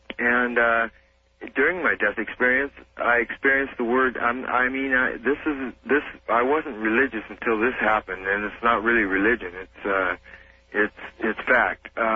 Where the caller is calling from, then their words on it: Mount Rainier, Washington, United States; I'm calling from Washington.